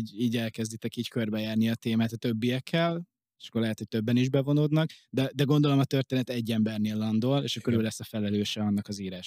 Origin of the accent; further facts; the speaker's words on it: Hungary; néha én úgy rakom le a forst, hogy frankon büszke vagyok arra, hogy magyar vagyok